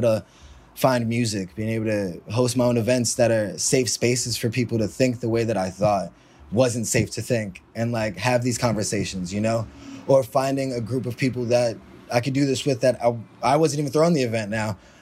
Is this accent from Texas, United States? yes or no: no; Harlem, New York, United States; Yeah, I'm born and raised in Harlem.